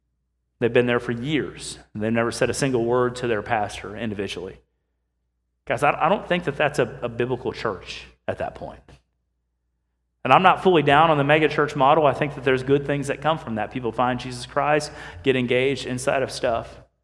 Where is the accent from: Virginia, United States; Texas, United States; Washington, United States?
Texas, United States; Houston; It's just like I'm there. I grew up in Houston.